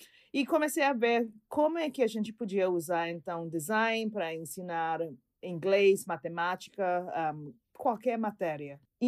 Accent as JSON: {"language": "Portuguese", "country": "Trinidad & Tobago", "also_born_or_lived": "Brazil", "second_language": "Portuguese", "said": "Sou de Trinidad e Tobago, no Caribe, mas vivo muito cerca de Venezuela."}